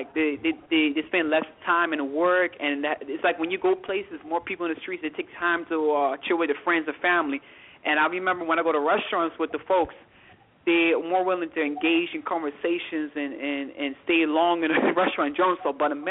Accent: United States; I travel to a few spots outside the U.S., but when I tell them I'm American, they start to, like you were saying, they give me a lot of respect.

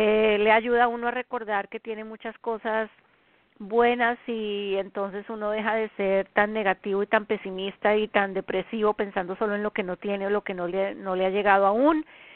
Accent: Colombia; now in United States; este de los Estados Unidos, desde donde siempre transmito mi programa en vivo. Son las 8 de la noche en mi país natal, Colombia.

